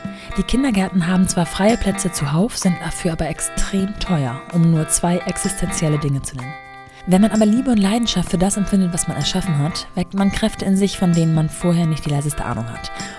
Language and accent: German; Germany; Man kann ja so ein bisschen was aufgreifen als Deutscher.